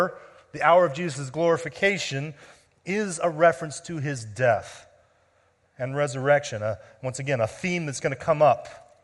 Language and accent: English; United States; now in Canada; There are times, as an American living in Canada, that I feel like a fish out of water.